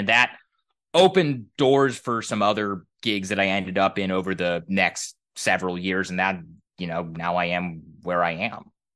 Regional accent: Portland, Oregon, United States; I grew up here in Portland. Obviously was a huge Blazer fan growing up because my dad would take me to games.

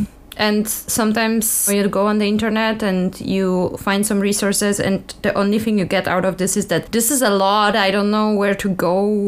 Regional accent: Poland; English is a second language; I would say I come from Poland.

